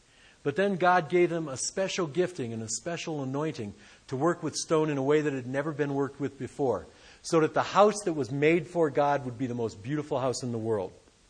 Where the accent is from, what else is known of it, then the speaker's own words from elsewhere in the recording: Detroit, Michigan, United States; growing up in Detroit in the 60s and 70s, that was, you know, rock and roll was like king, man.